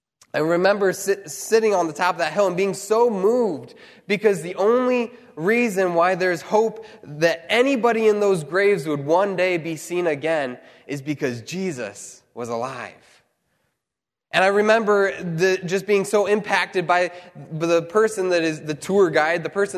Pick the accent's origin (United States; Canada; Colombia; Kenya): United States; Midwest; And I'm from the Midwest, and so hills don't always work that well with me, right?